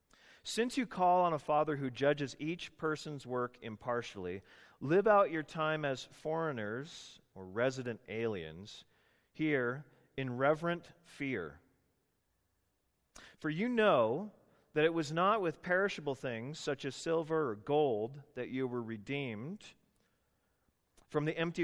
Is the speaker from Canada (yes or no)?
yes; Canada; now in United States; And I, being the Canadian, my English was better. Still didn't speak total U.S. English at that point.